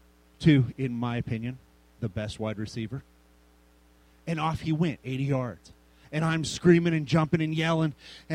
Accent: Colorado, United States; I'm from Colorado. I'm a huge Denver Broncos fan.

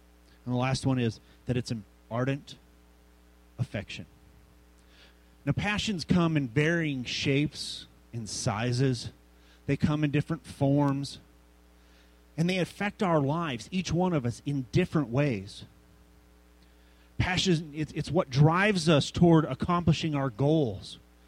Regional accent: Colorado, United States; I'm from Colorado. I'm a huge Denver Broncos fan.

